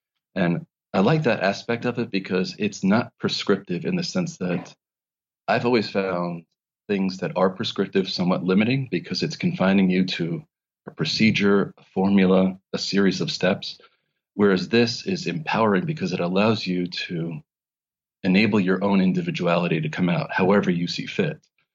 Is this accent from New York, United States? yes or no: yes; New York, United States; And I just, especially being a New Yorker, and it's a book about 9/11 that doesn't tackle it head on.